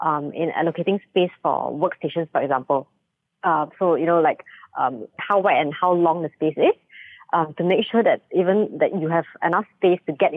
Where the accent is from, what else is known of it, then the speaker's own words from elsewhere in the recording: George Town, Penang, Malaysia; Okay, so I grew up in Penang, in Georgetown, actually. And my grandparents took care of me when I was young.